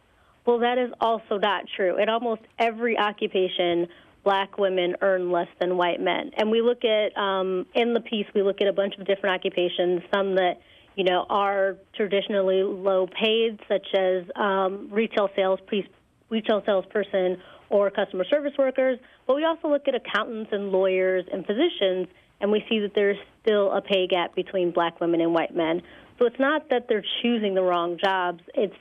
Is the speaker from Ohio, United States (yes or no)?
yes; Ohio, United States; I'm actually from Northeast Ohio, so a lot of my family are UAW members who work in manufacturing